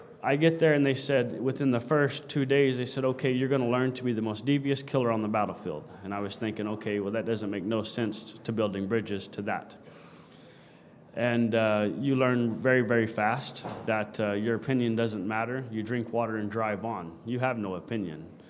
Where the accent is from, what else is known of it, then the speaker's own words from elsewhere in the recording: Guthrie, Oklahoma, United States; I was born and raised in Oklahoma, a little town called Guthrie. It was quite economically depressed, no work.